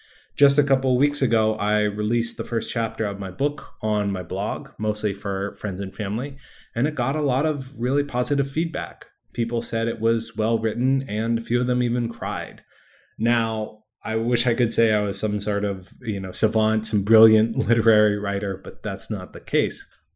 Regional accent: Massachusetts, United States; I grew up outside of the Boston area as an adopted child.

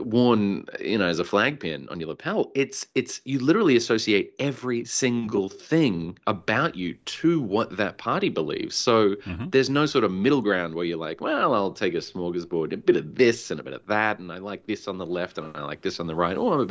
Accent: Australia; moved away as an adult; now in New York, United States; And I moved here. I'm from Australia, obviously

